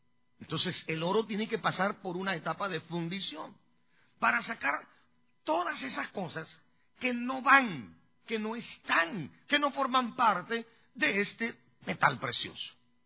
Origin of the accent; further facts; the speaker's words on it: California, United States; born there; ¿Por qué tengo que irme del estado donde yo nací para otro lugar, para buscar una mejor vida?